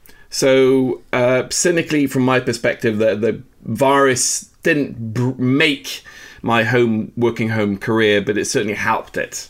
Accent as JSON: {"language": "English", "region": "Oslo", "country": "Norway", "also_born_or_lived": "London / New York", "second_language": "English", "said": "New York just before I moved back home to Oslo. I'm from Oslo. My family's here. My wife is Norwegian."}